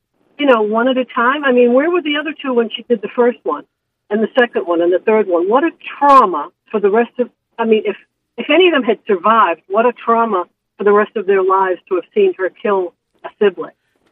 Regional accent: Massachusetts, United States; And, you know, I'm from Massachusetts.

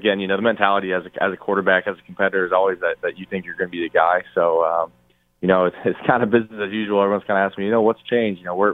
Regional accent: Arizona, United States; You know, I grew up in Arizona, so being able to see the snow and experience it, it's been kind of exciting for me.

